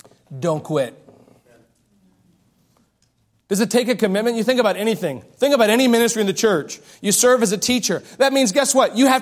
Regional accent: Astoria, Oregon, United States; And growing up in Astoria, Oregon, when there's mud and more mud on the field, sinking into it, and you get out knowing you've been in the game.

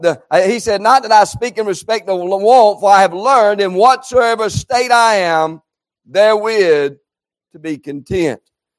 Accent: North Carolina, United States; We are from North Carolina.

